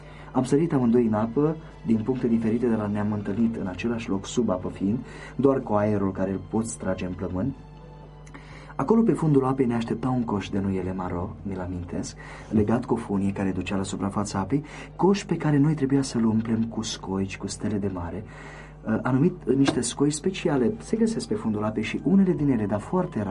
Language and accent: Romanian; Brăila, Brăila County, Romania; în Brăila, că mi-e orașul natal